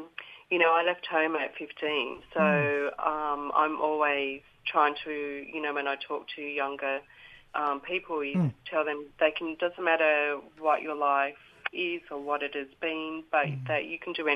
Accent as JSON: {"language": "English", "town": "Dubbo", "region": "New South Wales", "country": "Australia", "said": "So I'm Wiradjuri. And I'm from the Tubbagar clan in Dubbo, New South Wales."}